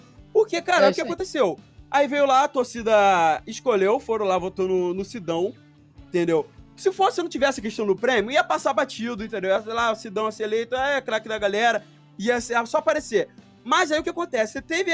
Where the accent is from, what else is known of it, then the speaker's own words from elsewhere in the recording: Rio de Janeiro, Brazil; a gente é do Rio de Janeiro, a gente acompanha os jogos do Rio.